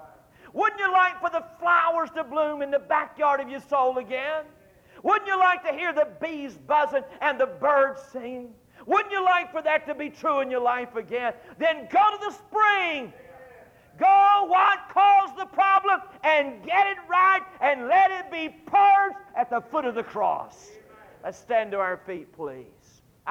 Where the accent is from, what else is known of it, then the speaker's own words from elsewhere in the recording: Holly Land, North Carolina, United States; I grew up in Holy Land, but I've never had the privilege of going to Jericho. I meant North Carolina.